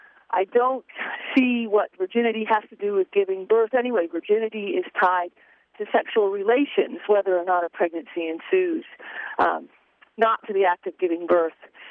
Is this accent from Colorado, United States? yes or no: yes; Parker, Colorado, United States; I'm from Parker, Colorado.